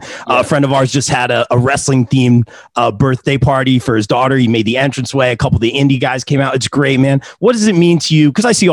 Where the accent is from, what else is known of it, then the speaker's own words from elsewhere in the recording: New Jersey, United States; You're a Brooklyn guy. I'm a Nets guy. I'm from Jersey, man.